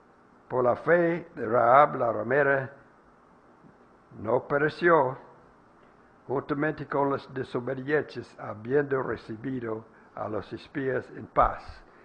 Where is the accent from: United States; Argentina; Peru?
United States; Alabama; also born or lived in Texas; Yo nací, crecí en Alabama, luego fui a Texas